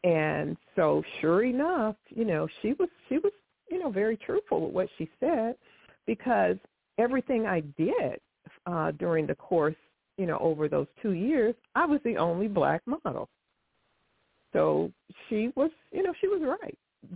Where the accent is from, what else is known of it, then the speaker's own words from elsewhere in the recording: Midwest, United States; Now, I'm not from Georgia. I'm from the Midwest.